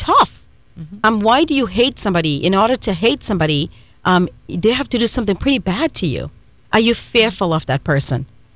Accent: Trinidad & Tobago; born there; the country you were born in, like I was born in Trinidad and Tobago.

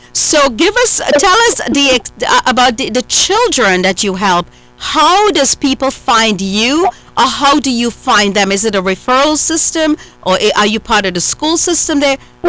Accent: India; of course, I'm Indian, you know, my background is from India. Indian people love math.

